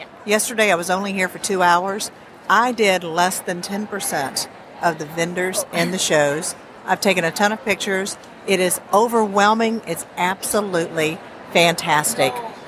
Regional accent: Boone, North Carolina, United States; I'm from Boone, North Carolina.

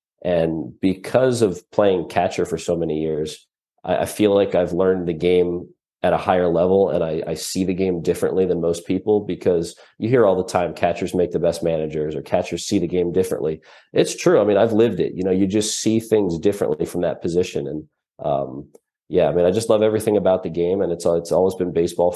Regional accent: Philadelphia, Pennsylvania, United States; For me, I guess I'm from the Philly area, you know, grown up a Phillies fan.

